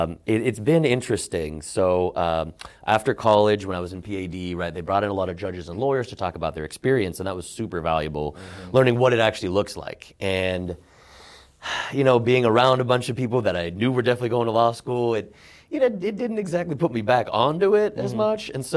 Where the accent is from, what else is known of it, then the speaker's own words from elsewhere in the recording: Davis, California, United States; growing up in Davis, you know, there's kids that get into, you know, drinking and drugs and stuff a little early